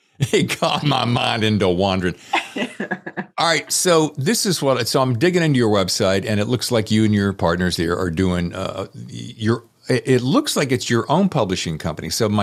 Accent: Winston-Salem, North Carolina, United States; born there; My other sister lives in Charlotte, and I was born in Winston-Salem.

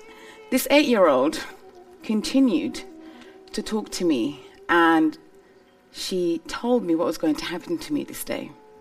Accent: Somalia; I'm from Somalia, so it's a very nice warm country.

